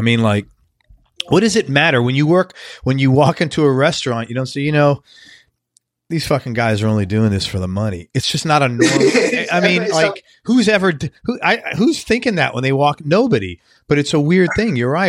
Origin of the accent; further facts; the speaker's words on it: New York City, New York, United States; I grew up in the Bronx, and I read this book, and I grew up in a very blue collar, what you guys would call, I guess, working class.